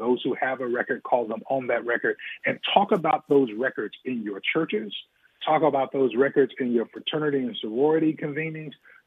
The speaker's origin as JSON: {"language": "English", "town": "Dallas", "region": "Texas", "country": "United States", "tie": "born or raised there", "also_born_or_lived": "St. Louis", "lives_now": "Washington, United States", "said": "I grew up in Dallas, but 20 years before coming to D.C., I was in St. Louis."}